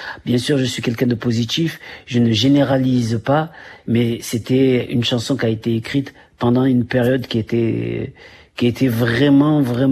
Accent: Comoros; Moi, je suis comorien.

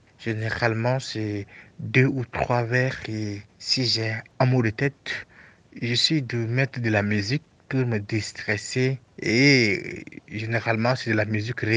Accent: Chad; Je suis un Tchadien résident en N'Djamena, au Tchad.

